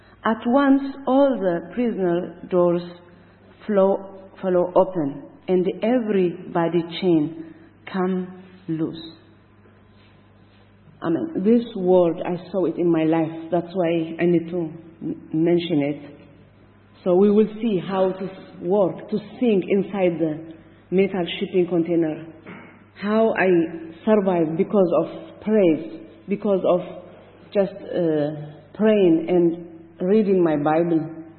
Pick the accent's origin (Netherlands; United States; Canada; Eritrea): Eritrea; English is a second language; I'm from East Africa, Eritrea.